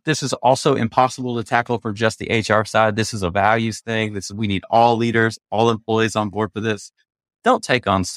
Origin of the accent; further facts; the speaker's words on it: Texas, United States; I'm from Texas, and then I went to school.